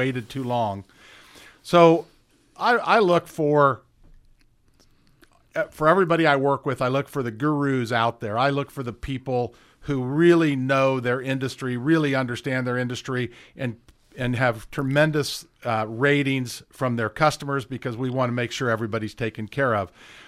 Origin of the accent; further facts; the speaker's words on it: Indianapolis, Indiana, United States; now in Carmel, United States; I grew up in Indianapolis and went to North Central High School. I moved to Carmel years ago just because that's where we found a house.